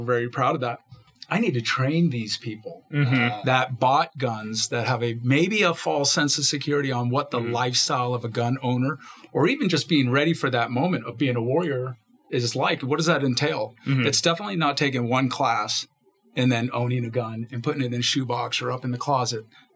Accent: San Francisco, California, United States; But a little bit about myself, born and raised in San Francisco. My mother was an immigrant from Korea, met my dad during the Korean War.

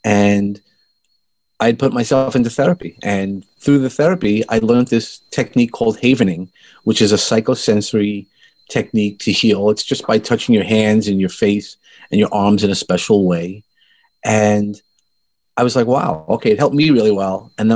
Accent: Brooklyn, New York, United States; accent: Brooklyn; Is I just toy around with my little Brooklyn accent.

